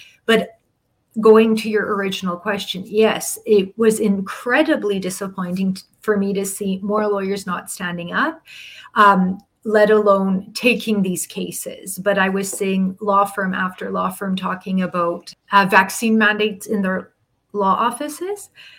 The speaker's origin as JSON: {"language": "English", "town": "Edmonton", "region": "Alberta", "country": "Canada", "tie": "born or raised there", "also_born_or_lived": "Ottawa", "said": "So I'm from Edmonton, Alberta, born and raised here in Edmonton, but have been in and out of Edmonton quite a bit. I actually went to law school in Ottawa."}